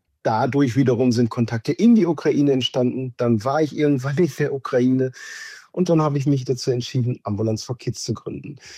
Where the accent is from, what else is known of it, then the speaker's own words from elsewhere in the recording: Essen, North Rhine-Westphalia, Germany; Jetzt gerade erreicht ihr mich in Essen, in meiner Heimat